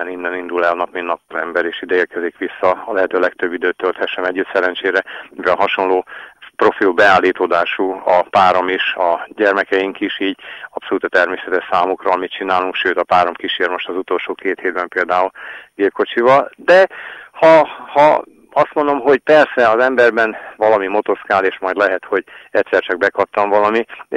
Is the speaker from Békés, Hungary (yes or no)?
yes; Békéscsaba, Békés, Hungary; moved away as an adult; now in Eger, Hungary; Én egyébként alapvetően alföldi ember vagyok, Békéscsabán születtem, ott éltem 45 évig, néhány éve most már Egerben élek